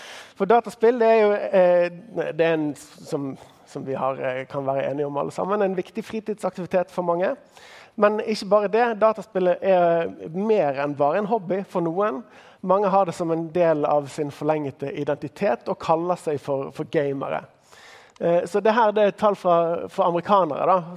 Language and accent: Norwegian; Bergen, Vestland, Norway; Ja, nei, jeg kommer fra Bergen. Får lov til å komme hele veien fra Bergen